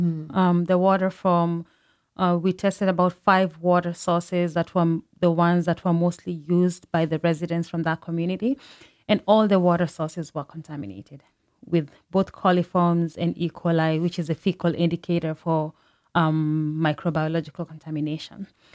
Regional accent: Kenya; I come from Kenya.

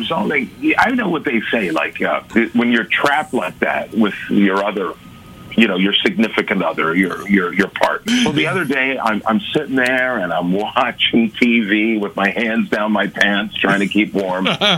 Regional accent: Canada; And I came in from Canada, so. I know. A black guy from Canada.

